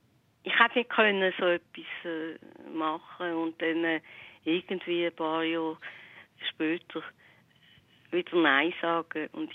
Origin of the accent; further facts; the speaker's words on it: Switzerland; als Schweizerin